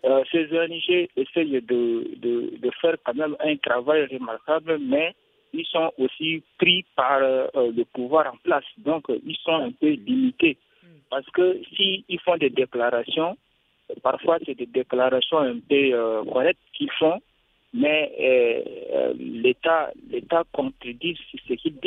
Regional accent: Chad; en particulier chez nous, au Tchad.

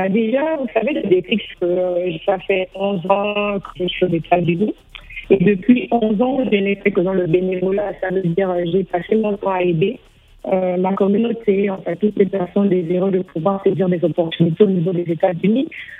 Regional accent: Gabon; Déjà parce que je suis gabonaise. Je suis gabonaise.

